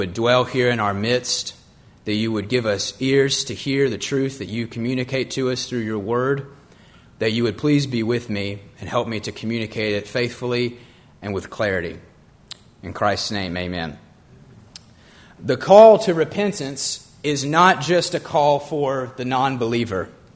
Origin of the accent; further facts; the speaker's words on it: Mount Olive, Alabama, United States; I grew up in the Birmingham area, Mount Olive, about 20 minutes north of the city.